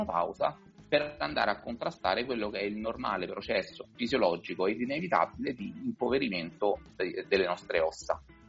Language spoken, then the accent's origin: Italian; Rome, Lazio, Italy; Io da romano posso parlare dell'acqua di rubinetto di Roma.